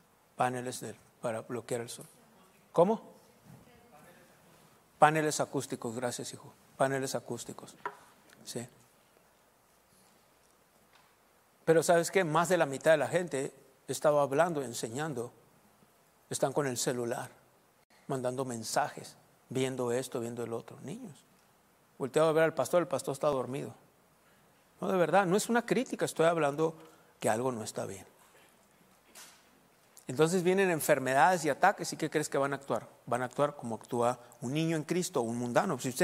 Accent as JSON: {"language": "Spanish", "country": "Mexico", "said": "hablando de nosotros como mexicanos"}